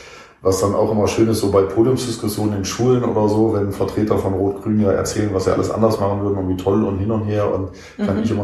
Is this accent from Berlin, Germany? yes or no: no; Kassel, Hesse, Germany; Nee, ich bin gebürtiger Kasselener, wie man so schön sagt.